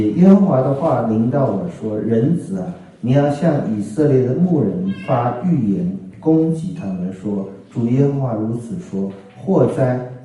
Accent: Taiwan; 我们小时候在台湾

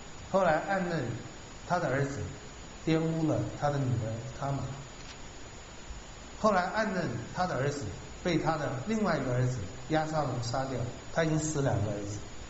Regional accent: China; 用我们中国人来讲，身体服法受之父母，他也犯了这个罪。

